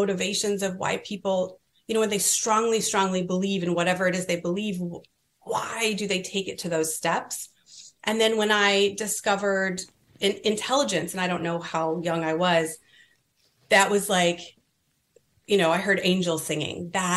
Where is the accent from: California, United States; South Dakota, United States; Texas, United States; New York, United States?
California, United States; I was from California. Like, it's snowy in DC.